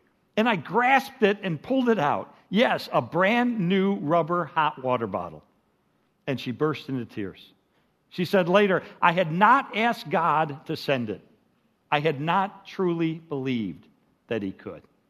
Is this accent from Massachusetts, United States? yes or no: no; Chicago, Illinois, United States; now in Texas, United States; But, I grew up in Chicago, and we moved down to Texas, and I never lived in the South before.